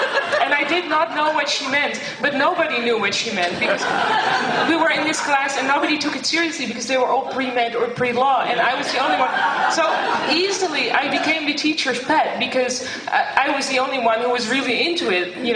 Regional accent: Netherlands; English is a second language; I'm from the Netherlands, so my English is not so good, but I'll try to tell it in English anyway. right now I'm 34

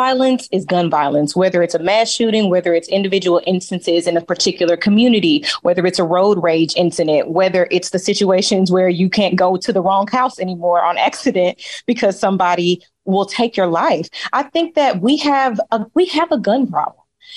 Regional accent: Dallas, Texas, United States; I live in Texas. I'm not somebody that's just like, oh, you should not have no gun. Yeah, y'all know I'm from Dallas, Texas.

